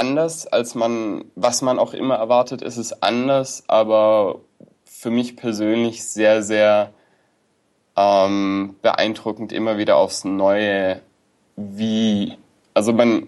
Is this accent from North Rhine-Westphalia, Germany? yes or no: no; Baden-Württemberg, Germany; ich komme ja aus Süddeutschland, bin ja Schwabe, ich oute mich jetzt an dieser Stelle.